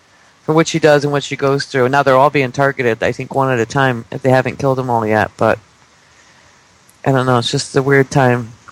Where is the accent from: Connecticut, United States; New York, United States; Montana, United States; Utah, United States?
Connecticut, United States; I'm from Connecticut originally.